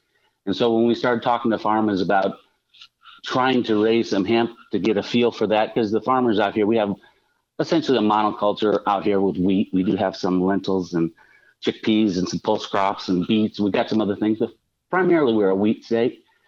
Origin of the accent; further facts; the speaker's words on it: Iowa, United States; And I grew up in Iowa on a farm, so I can appreciate how the soils are out there